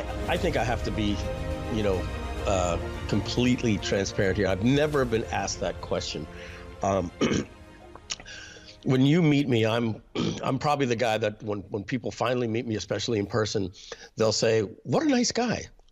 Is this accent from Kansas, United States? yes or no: no; New York, United States; especially I'm from New York